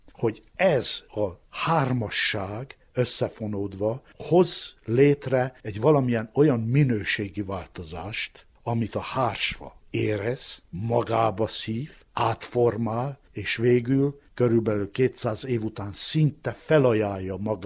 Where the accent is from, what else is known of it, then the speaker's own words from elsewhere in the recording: Csíkmadaras, Harghita, Romania; Tavaly Csíkszeredából jövök haza Madarasra